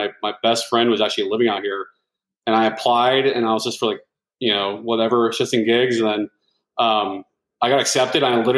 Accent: Sacramento, California, United States; Yeah, I was born and raised in Sacramento.

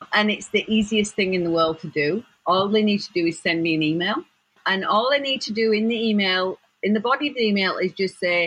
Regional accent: England, United Kingdom; And yes, I'm English.

